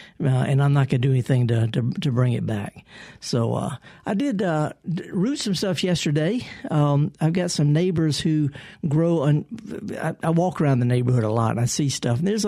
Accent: the South, United States; I'm a Southerner. You know, this is part of being in the South, I guess

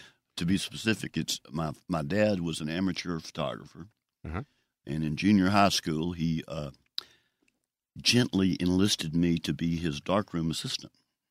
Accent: Jackson, Mississippi, United States; also born or lived in Greenwood, United States; My family moved to Jackson when I was two. So I grew up in the Broadmoor section of North Jackson.

